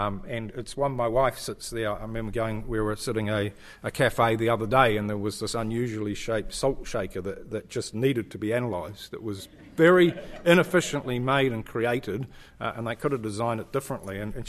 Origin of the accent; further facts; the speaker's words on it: New Zealand; the lady heard my accent and said, oh, where are you from? I said, well, from New Zealand.